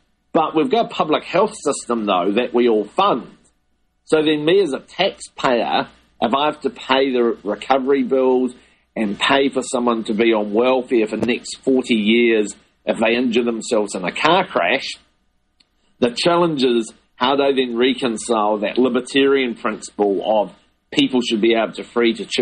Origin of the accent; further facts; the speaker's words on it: New Zealand; But as a New Zealander, I don't want the government of Egypt or the government of the United States